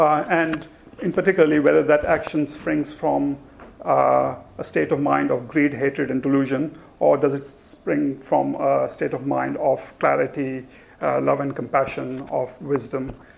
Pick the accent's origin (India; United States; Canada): India; I grew up in India, there's lots of beggars around.